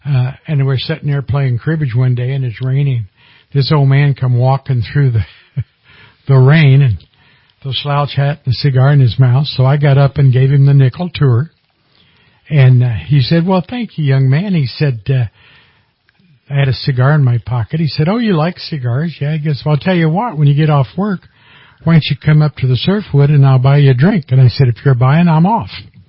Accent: Kansas, United States; Well, I was raised in southeast Kansas.

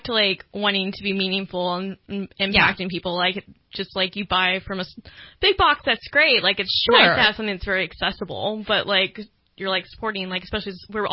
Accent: Texas, United States; I'm from Texas, you guys. So I don't know all the street names around.

